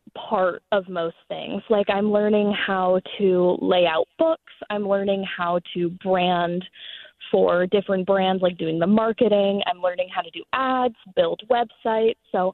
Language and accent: English; Jackson, Maine, United States; I grew up about a mile down a dirt road in the middle of nowhere, Maine. I grew up in Jackson, Maine, if most people even know where that is.